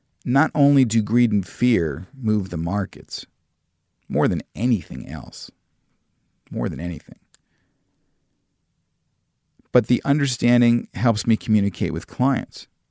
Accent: New York, United States; I grew up in New York and I read it quite a bit.

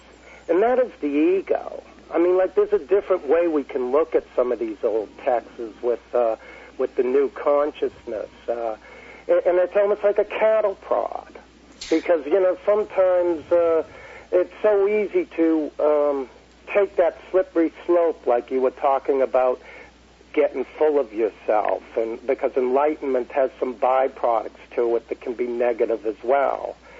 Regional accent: Groton, Massachusetts, United States; I'm from the East Coast, Groton, Massachusetts.

